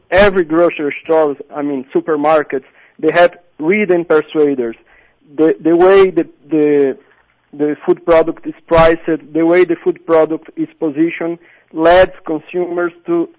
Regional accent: Brazil; given that I was raised in Brazil, I'm Brazilian

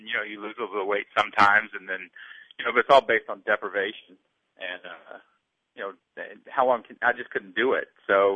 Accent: Louisville, Kentucky, United States; Yeah, I'm from the south end of Louisville. I'm from Redneckville.

